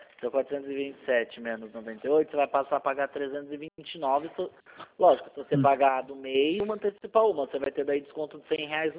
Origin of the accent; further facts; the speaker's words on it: Sorocaba, São Paulo, Brazil; Não, eu sou daqui de Sorocaba.